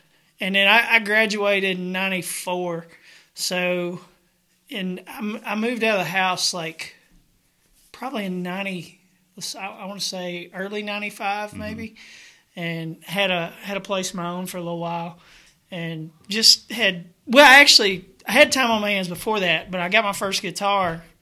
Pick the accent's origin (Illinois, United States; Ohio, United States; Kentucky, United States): Kentucky, United States; Park City; also born or lived in Glasgow / Cave City; I was born and raised in Glasgow, pretty much. Well, I was born in Glasgow, spent most of my time growing up in Park City.